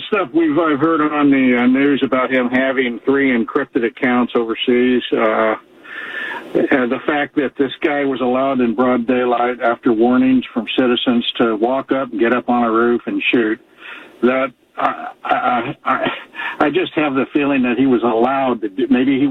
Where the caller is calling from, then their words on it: Bend, Oregon, United States; I'm calling from Bend, and I'm an ex-Vietnam vet and also 20 years as a cop and investigator.